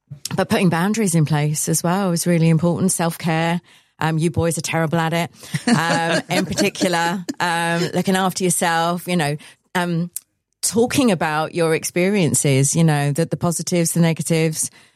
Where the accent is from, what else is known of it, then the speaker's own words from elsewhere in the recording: Leigh-on-Sea, East of England, United Kingdom; We're a networking group franchise based predominantly in Essex, because that's where I'm from. I'm from Leigh-on-Sea near Southend.